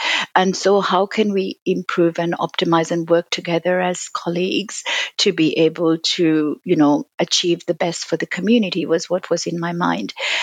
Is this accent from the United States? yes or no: no; Nigeria; also born or lived in Pakistan; like I grew up in Nigeria, also by birth I'm from Pakistan, and Hindi and Urdu are so similar, Punjabi, and you know, so you kind of almost become fluent at all of those.